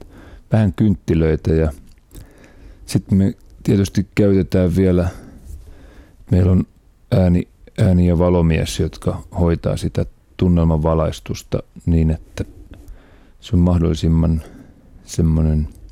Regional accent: Yläne, Southwest Finland, Finland; tuolla kotiseudulla. Mä oon Yläneeltä syntyisin, eli siellä Varsinais-Suomen kirkoissa 5 konserttia.

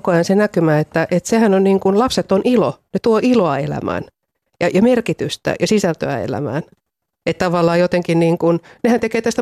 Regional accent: Espoo, Uusimaa, Finland; itse asiassa tulen Espoosta, jos ei käynyt vielä ilmi

